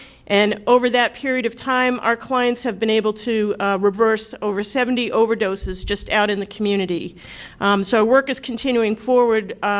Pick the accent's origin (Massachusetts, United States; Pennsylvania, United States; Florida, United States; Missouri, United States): Massachusetts, United States; So I'm from Connecticut, but originally from Massachusetts, so I love hearing the chief speaking in my native tongue.